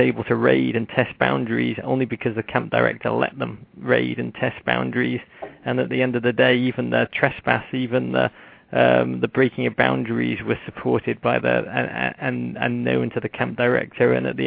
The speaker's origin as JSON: {"language": "English", "town": "Liverpool", "region": "North West England", "country": "United Kingdom", "tie": "born or raised there", "moved": "yes", "lives_now": "United States", "said": "I was born in Liverpool, which was quite a place to grow up. It was very vibrant culturally, but economically it was in the 80s under Mrs. Thatcher."}